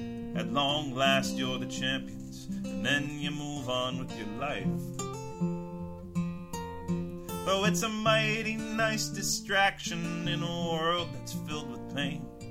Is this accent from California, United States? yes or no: no; New Jersey, United States; born there; No, I was born in North New Jersey.